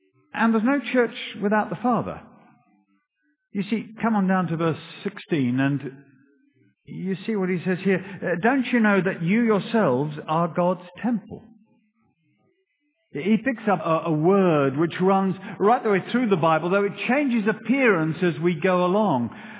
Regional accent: United Kingdom; Now, we're British.

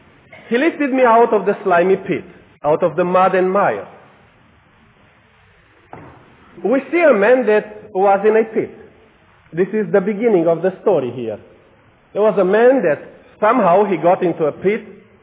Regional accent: Romania; English is a second language; And you understand that I'm coming from Romania, from behind the former the Iron Curtain.

